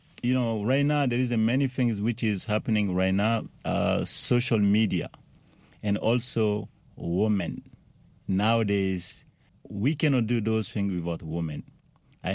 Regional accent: Mali; the way I'm Muslim, you know, I'm from Mali

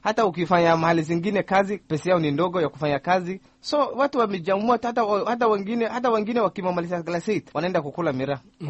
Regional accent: Somalia; now in Kenya; Mimi nimetoka Somalia

